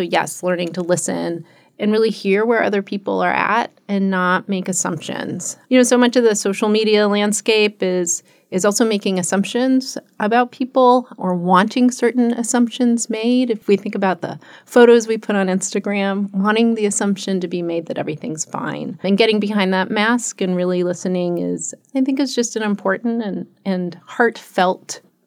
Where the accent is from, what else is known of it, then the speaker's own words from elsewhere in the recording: Long Beach, California, United States; I grew up in California. I grew up in Long Beach, California. My dad's from Maui.